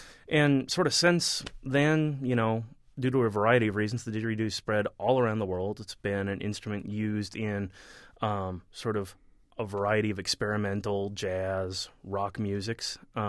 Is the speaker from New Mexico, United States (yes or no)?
yes; New Mexico, United States; I'm from New Mexico originally, so these things grow all over where I come from.